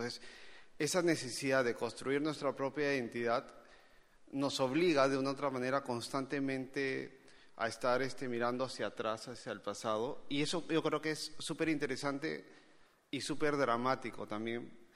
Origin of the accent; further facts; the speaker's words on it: Trujillo, La Libertad, Peru; yo vengo del norte, vengo de Trujillo, es mi paisaje infantil